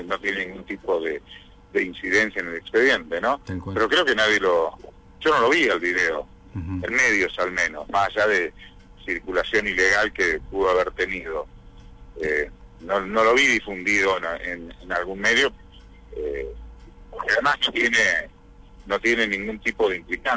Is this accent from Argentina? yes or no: yes; Gualeguay, Entre Ríos, Argentina; el asesinato ocurrió en mi pueblo, en Gualeguay, o sea, lo que genera que de las esquinas que están mencionando, las conocés, las caminé siempre